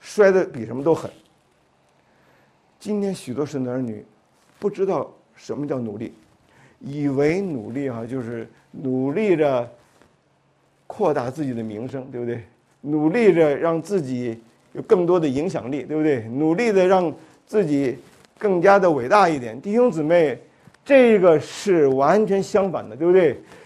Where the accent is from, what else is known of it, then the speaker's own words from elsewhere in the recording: China; 我们中国人呢说这个几两拨千斤来着